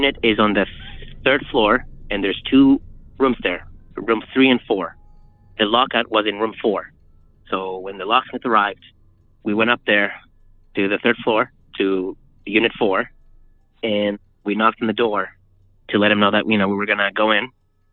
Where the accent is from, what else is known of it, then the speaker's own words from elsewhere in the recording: Boston, Massachusetts, United States; I'm from Boston, Mass.